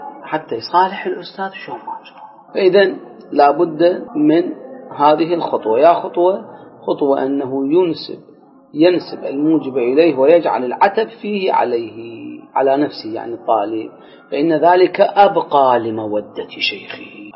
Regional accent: Iraq; يعني إحنا شلون عندنا بالعراق نقول اللي يزعل يدق راسه بالحائط

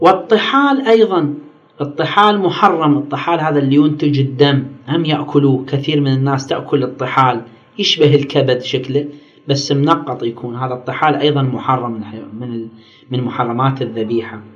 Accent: Iraq; الضروق يسموه عندنا بالعراق

